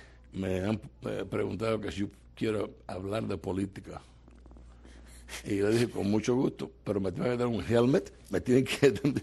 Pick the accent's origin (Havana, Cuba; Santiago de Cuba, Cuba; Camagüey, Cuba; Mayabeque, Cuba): Camagüey, Cuba; born there; cuando yo vi el Camagüey, donde yo nací, y las calles, y los edificios, y destrucción, yo empecé a llorar